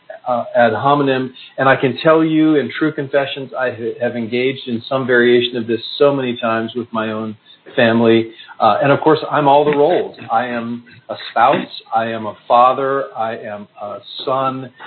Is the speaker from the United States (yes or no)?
yes; United States; it's clear that as an American, things were a little less friendly among the French with Americans than they had been before.